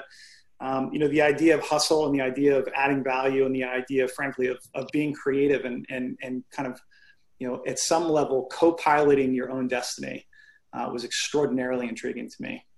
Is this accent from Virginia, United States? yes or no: no; Baltimore, Maryland, United States; I grew up in Baltimore. I grew up in East Baltimore, most notably for where they shot The Wire.